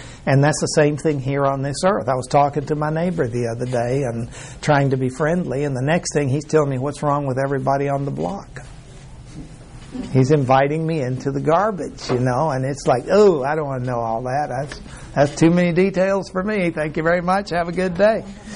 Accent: Mexico; I was raised in Mexico, old Mexico. And it's a big, beautiful country, just huge open areas, mountains, trees, rivers.

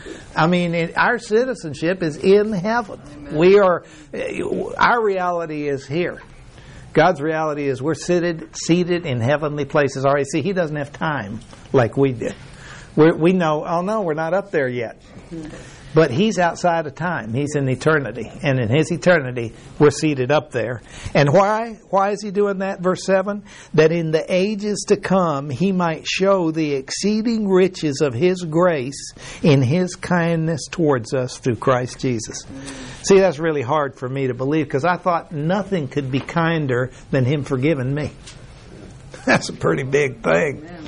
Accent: Mexico; now in United States; when I came from Mexico to the States and I didn't have a class, it was like I felt lost

